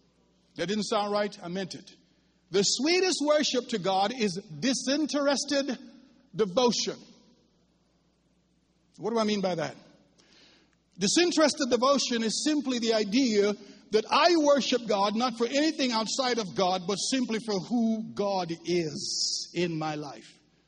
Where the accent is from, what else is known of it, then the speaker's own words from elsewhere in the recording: Jamaica; I'm from the island of Jamaica